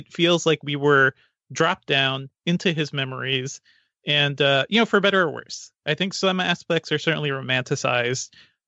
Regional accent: Guyana; born there; moved away; I was born in South America and I visited there a couple of times since then, in Guyana.

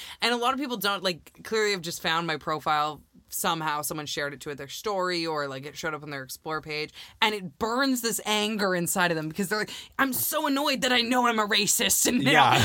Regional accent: Canada; He doesn't even know I'm from Canada.

